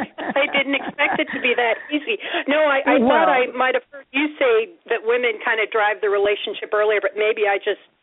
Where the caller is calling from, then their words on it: Nebraska, United States; I'm in Nebraska.